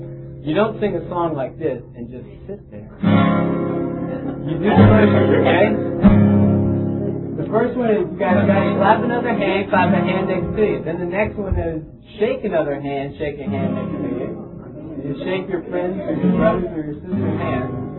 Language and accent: English; Oklahoma, United States; I come from Oklahoma.